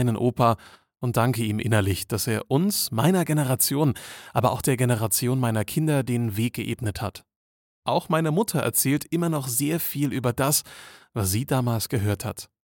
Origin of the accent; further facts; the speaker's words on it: Germany; Dass Deutschland meine Heimat ist, habe auch ich der Geschichte meines Großvaters zu verdanken, der als einer dieser hunderttausenden Gastarbeiter einst nach Düsseldorf kam und hier geblieben ist.